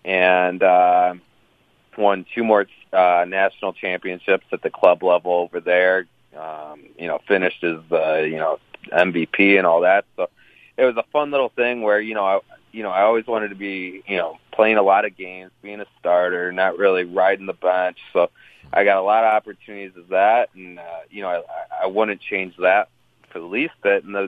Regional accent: Detroit, Michigan, United States; Well, I grew up in the Metro Detroit area. So I played, you know, hockey in the Metro Detroit area

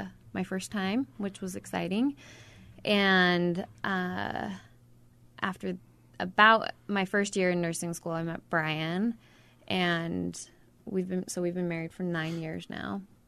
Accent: Ogden, Utah, United States; also born or lived in Mountain Green; I'm from Mountain Green. I grew up in Ogden.

